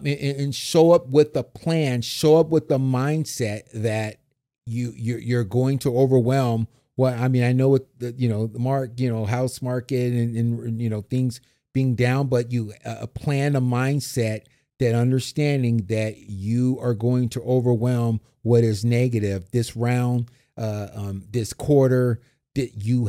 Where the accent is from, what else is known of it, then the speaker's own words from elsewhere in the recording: San Diego, California, United States; also born or lived in Washington; So I'm from San Diego and I live in San Diego, but also I've lived in other spots throughout